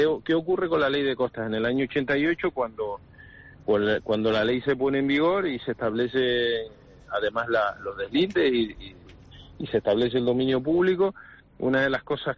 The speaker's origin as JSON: {"language": "Spanish", "region": "Canary Islands", "country": "Spain", "said": "con uñas y dientes, como canarios que somos, ¿no?"}